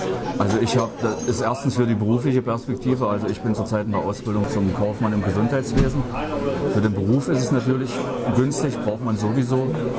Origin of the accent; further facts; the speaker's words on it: St. Georgen, Baden-Württemberg, Germany; Ich stamme eigentlich aus dem Schwarzwald und aus St. Georgen.